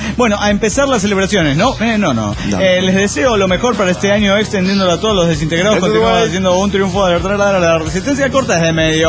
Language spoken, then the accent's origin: Spanish; Guadalajara, Jalisco, Mexico